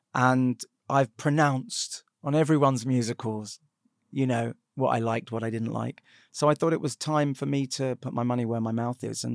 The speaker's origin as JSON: {"language": "English", "country": "United Kingdom", "said": "We're Jewish, but we're British, and so we want to do a British Christmas."}